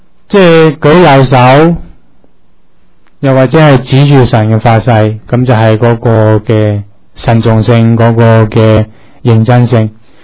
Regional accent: China

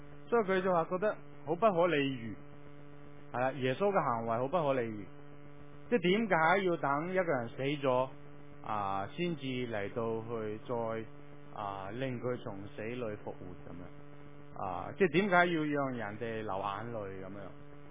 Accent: China; 我哋中国人

